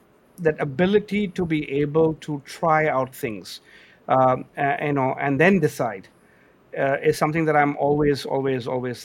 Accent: India; born there; I was born in India, so a very traditional Indian father, and I'm the only child.

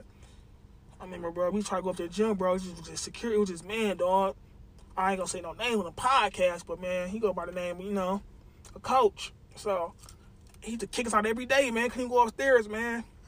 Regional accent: Detroit, Michigan, United States; My growing up in the hood, man. I grew up on East 7 Mile, man.

